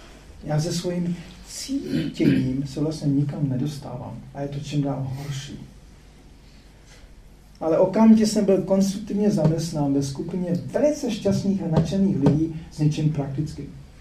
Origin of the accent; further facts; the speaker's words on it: Bohemia, Czechia; Já jsem nebyl standardní, já jsem pocházel z Čech a to z mě dělalo takového slovanského divného, jako takového prostě anomálii.